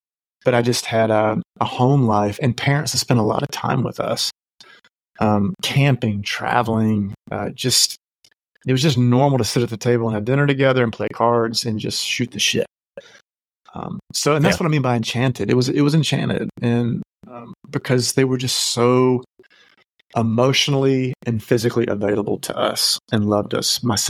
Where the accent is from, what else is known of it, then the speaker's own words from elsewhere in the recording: South Carolina, United States; you know, even growing up in South Carolina, which is definitely southern.